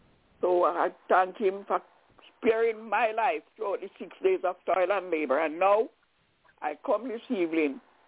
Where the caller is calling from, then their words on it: Albany, New York, United States; I'm calling from Albany in New York.